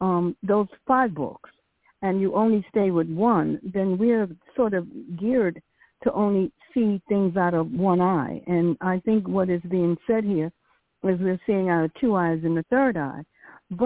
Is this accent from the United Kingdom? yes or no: no; New York City, New York, United States; born there; I'm 81, so I was born in New York City.